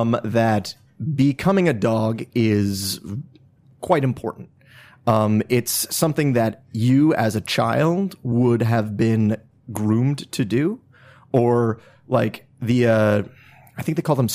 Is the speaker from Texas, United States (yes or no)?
no; Oregon, United States; We are from Oregon.